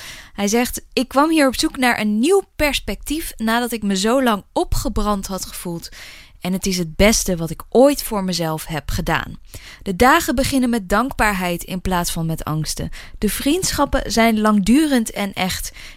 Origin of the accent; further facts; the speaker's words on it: Almere, Flevoland, Netherlands; Ik ben opgegroeid in Almere en ik woon nu nog steeds in Almere.